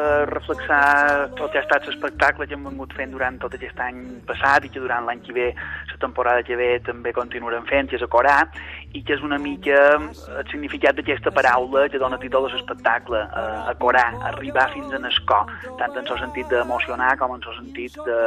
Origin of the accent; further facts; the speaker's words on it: Balearic Islands, Spain; Quan som els mallorquins, jo diria que esquizofrènics